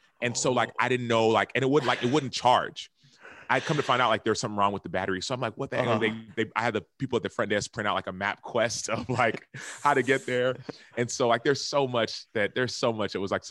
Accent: Texas, United States; Do I fly to Arizona? I'm from Texas.

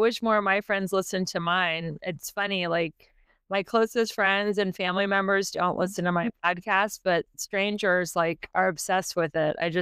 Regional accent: Cincinnati, Ohio, United States; Because I'm from Cincinnati and the Bengals have had a lot of years of losing.

